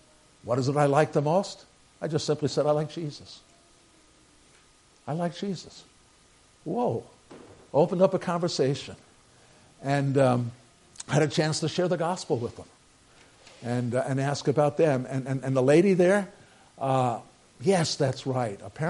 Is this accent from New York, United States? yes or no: yes; New York, United States; But he found that I came from New York, and he wanted to know about pizza in New York.